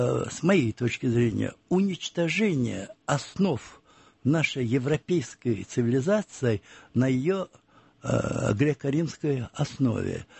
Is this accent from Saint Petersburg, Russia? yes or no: yes; Saint Petersburg, Russia; а я родился и вырос в Петербурге, пережил блокаду